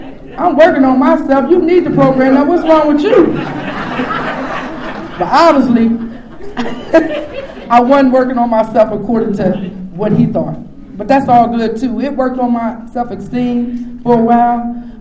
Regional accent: Maryland, United States; Because I'm from Frederick County. And my own county didn't ask me.

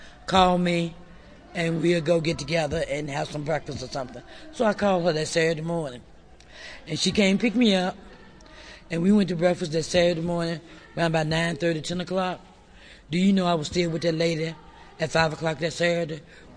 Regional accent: Mississippi, United States; because I'm from Mississippi.

